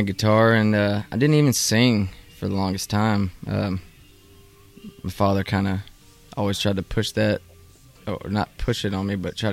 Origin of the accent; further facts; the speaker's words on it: Morgantown, Kentucky, United States; I'm from Morgantown, Kentucky, Butler County.